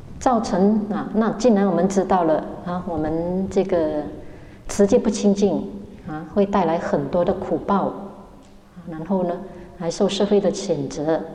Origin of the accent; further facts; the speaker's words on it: China; 我们中国人最喜欢长寿了